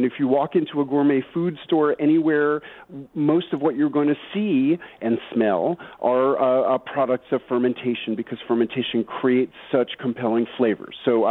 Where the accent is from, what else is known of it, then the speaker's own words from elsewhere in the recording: New York City, New York, United States; I grew up in New York City, and I loved pickles.